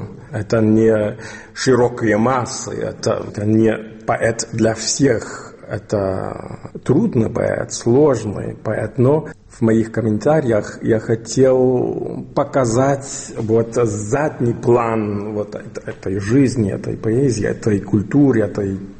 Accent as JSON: {"language": "Russian", "country": "Switzerland", "tie": "born there", "second_language": "Russian", "said": "Ну, я родился в Швейцарии, на севере Швейцарии, и очень рано уже занимался поэзией."}